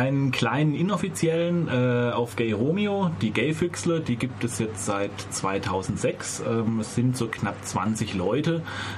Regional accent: Freiburg, Baden-Württemberg, Germany; born there; Also ich bin in Freiburg geboren

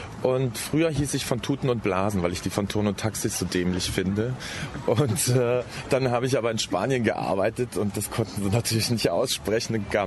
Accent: Berlin, Germany; ich komme ja aus Berlin

